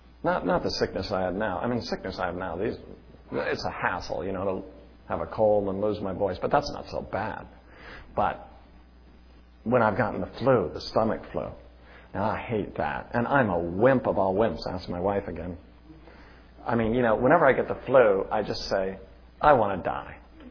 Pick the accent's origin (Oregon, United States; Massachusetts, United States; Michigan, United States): Oregon, United States; Salem; moved away; also born or lived in Los Angeles / St. Paul; My first one is, I'm originally from Salem, Oregon. In Salem, Oregon, they have spring.